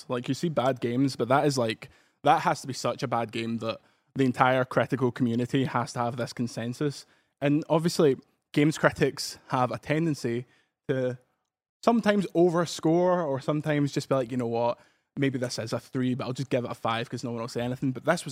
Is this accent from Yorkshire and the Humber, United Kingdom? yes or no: no; Paisley, Scotland, United Kingdom; I'm from Paisley, mate.